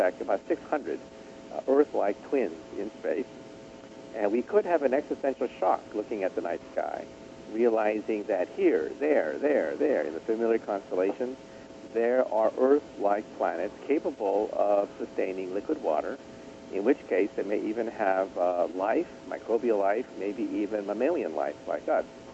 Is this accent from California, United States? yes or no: yes; California, United States; Well, when I was a child growing up outside San Francisco, I used to visit the Japanese tea garden